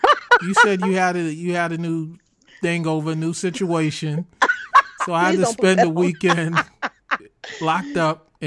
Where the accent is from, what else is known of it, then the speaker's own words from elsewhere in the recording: East Coast, United States; I'm from the East Coast because racism was hidden.